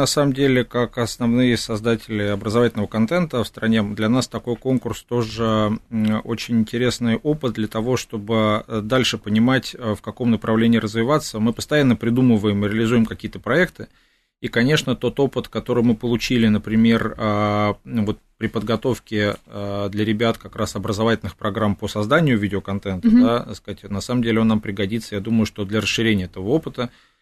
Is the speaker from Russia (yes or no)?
yes; Moscow, Russia; Да, из Москвы.